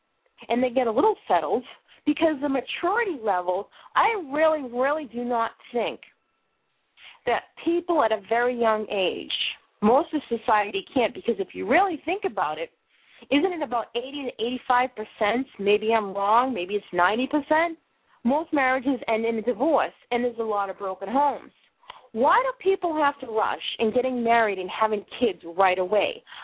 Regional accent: Massachusetts, United States; accent: Boston; I know I'm going to slaughter the pronunciation of this, not only because of my Boston accent

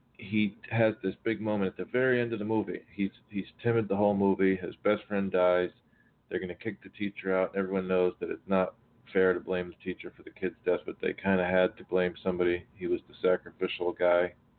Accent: Miami, Florida, United States; growing up in Miami, being a native of Miami, being born there and then growing up here

